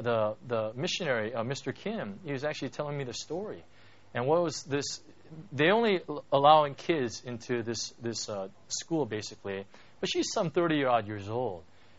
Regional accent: Hong Kong; So I say, hey, how you doing? Hey … I'm from Hong Kong.

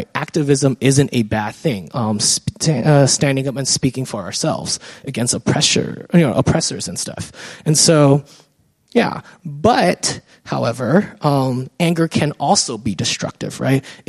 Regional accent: San Francisco, California, United States; I grew up in San Francisco, and I remember as a child, maybe I was 8 or 9.

